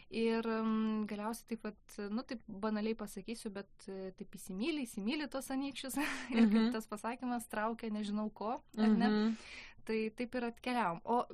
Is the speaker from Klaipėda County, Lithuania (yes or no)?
yes; Klaipėda, Klaipėda County, Lithuania; also born or lived in Rokiškis; mano šeima persikėlė į Klaipėdą. Tai aš Klaipėdui užaugau. Baigiau mokyklą, ten visa mano vaikystė, paauglystė praėjo